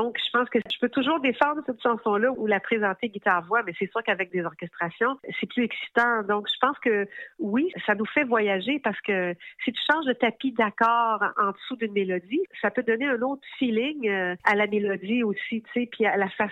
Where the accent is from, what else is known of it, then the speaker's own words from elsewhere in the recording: Montreal, Quebec, Canada; born there; je suis née à Montréal, donc ça parlait vraiment de la ville.